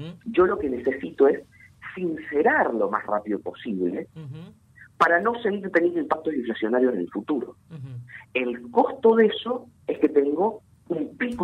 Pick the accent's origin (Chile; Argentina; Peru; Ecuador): Argentina; Río Cuarto, Córdoba; Más en el interior. Yo soy de Río Cuarto, ustedes son de Paraná, donde todos estos acuerdos de precios llegan muchísimo menos de lo que llegan a Buenos Aires.